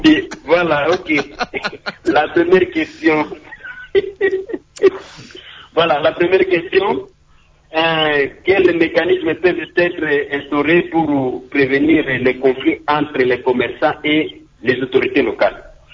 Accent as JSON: {"language": "French", "town": "Kisangani", "region": "Tshopo", "country": "DR Congo", "said": "Je disais à propos du marché, donc chez nous à Kisangani, le même cas qui se passe ailleurs, hein, c'est toujours à Kisangani."}